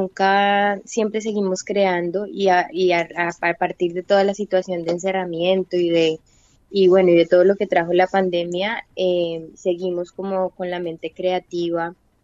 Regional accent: Colombia; la realidad es que yo soy una mujer colombiana y siendo colombiana tengo una carga histórica y política que invade mi cuerpo

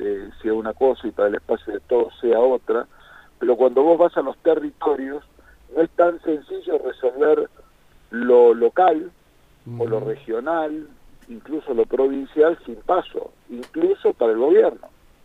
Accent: Argentina; Somos argentinos, le vamos a encontrar la vuelta.

